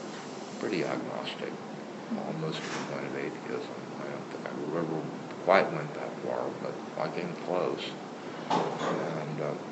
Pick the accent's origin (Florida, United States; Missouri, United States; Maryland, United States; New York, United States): Missouri, United States; Nevada; born there; I was born in Nevada, Missouri, mm-hmm. 1957, 56.